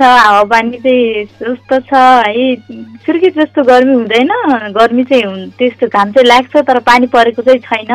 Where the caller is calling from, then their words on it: Bangad Kupinde, Karnali Province, Nepal; हजुर बनगाड कुपिन्डे नगरपालिका 11 सल्यान कोल गैरादेखि